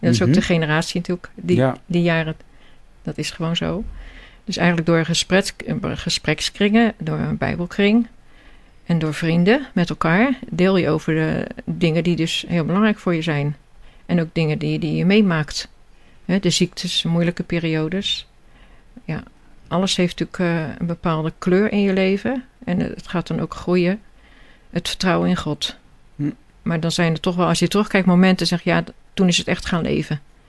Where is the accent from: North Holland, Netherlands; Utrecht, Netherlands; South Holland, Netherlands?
South Holland, Netherlands; Delft; Nou, ik ben echt geboren en getogen in Delft. Zo meegegroeid.